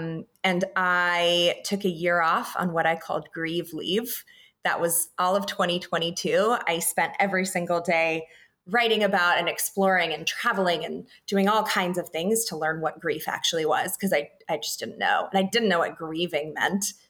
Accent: North Carolina, United States; And I got to come home to North Carolina and serve my home state, which was a privilege.

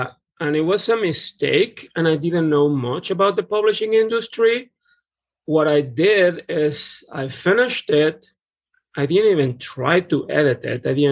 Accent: Mexico; English is a second language; So I didn't study literature or Spanish because I grew up in Mexico.

